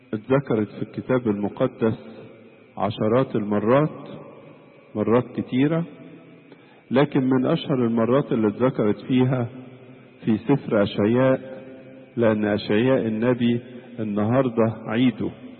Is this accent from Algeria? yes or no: no; Egypt; انا جاي من مصر